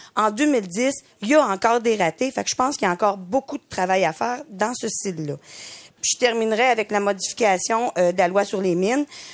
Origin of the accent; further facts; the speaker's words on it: Quebec, Canada; je suis citoyenne d'Abitibi-Témiscamingue depuis 48 ans. Je vous dévoile mon âge en même temps.